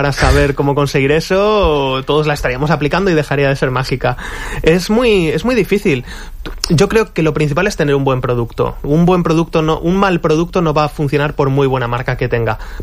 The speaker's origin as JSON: {"language": "Spanish", "town": "Madrid", "region": "Community of Madrid", "country": "Spain", "tie": "born or raised there", "said": "yo me crié en Madrid"}